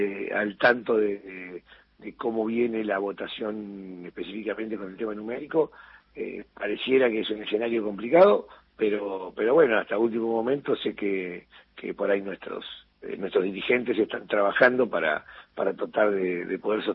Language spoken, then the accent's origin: Spanish; Mar del Plata, Buenos Aires Province, Argentina; Yo soy de Mar del Plata, de la quinta sección electoral